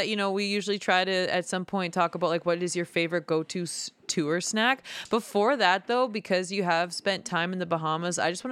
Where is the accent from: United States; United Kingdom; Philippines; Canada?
Canada; Mortlach, Saskatchewan; I grew up in Mortlach. That's what my peers listened to, and that's what I was exposed to.